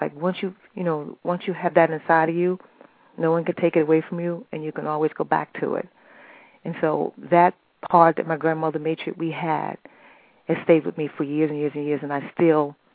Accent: New York City, New York, United States; born there; In terms of, I was born here in New York City.

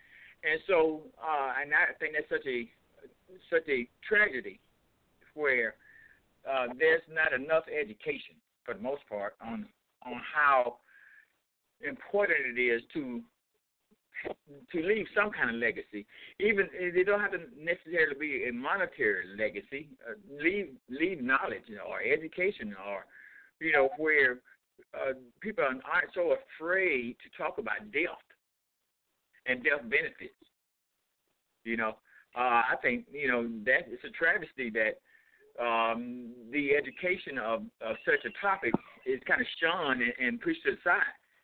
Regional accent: Atlanta, Georgia, United States; now in Albany, United States; You know, I'm in Georgia, and I grew up in Atlanta, Georgia, where people, like we said last night, are quite prominent and well-to-do. But I found new romance, and I moved to Southwest Georgia, down in Albany, Georgia.

